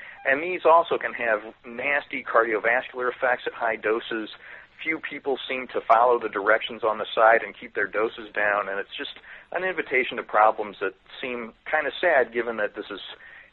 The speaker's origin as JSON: {"language": "English", "region": "Missouri", "country": "United States", "tie": "born or raised there", "said": "I love Kansas City. I grew up in Missouri"}